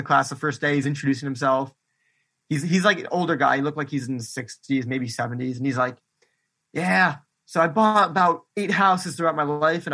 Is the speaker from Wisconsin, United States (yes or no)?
yes; Milwaukee, Wisconsin, United States; I grew up in Milwaukee, but I'm familiar with Madison.